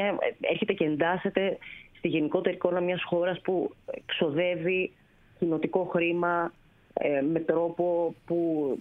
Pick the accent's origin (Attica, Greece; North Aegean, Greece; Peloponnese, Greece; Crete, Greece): Attica, Greece; Piraeus; Είμαι από τον Πειραιά.